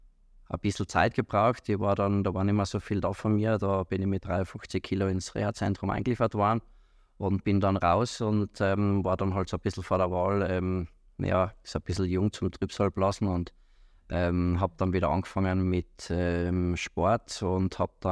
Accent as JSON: {"language": "German", "town": "Tristach", "region": "Tyrol", "country": "Austria", "tie": "born or raised there", "said": "Ich bin in Tristach aufgewachsen"}